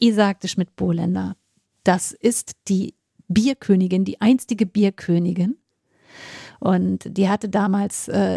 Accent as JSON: {"language": "German", "town": "Flensburg", "region": "Schleswig-Holstein", "country": "Germany", "moved": "yes", "said": "In meiner alten Heimat."}